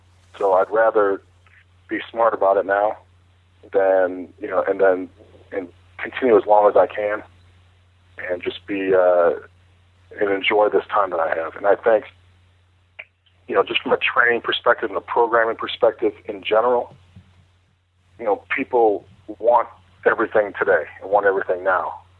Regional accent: Chicago, Illinois, United States; I grew up in the Chicago area.

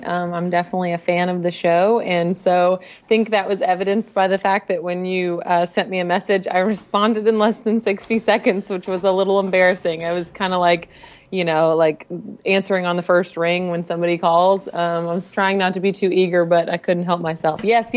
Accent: Southern United States, United States; We say Galbraith, but I mean, I'm from the South

